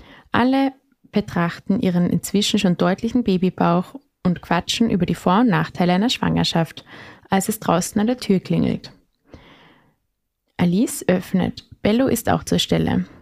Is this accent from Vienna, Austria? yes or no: no; Bernstein, Burgenland, Austria; Ich bin in Bernstein geboren und aufgewachsen, wohne auch jetzt dort mit meinem Freund.